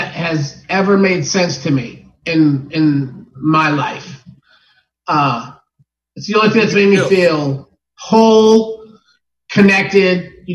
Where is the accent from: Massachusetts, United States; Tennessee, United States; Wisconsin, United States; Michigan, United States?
Massachusetts, United States; Brockton; now in Arizona, United States; No, I grew up in Massachusetts, Brockton, Mass.